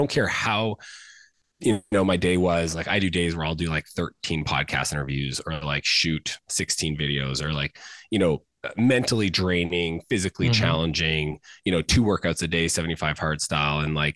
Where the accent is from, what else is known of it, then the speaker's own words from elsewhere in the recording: Canada; I grew up in Canada.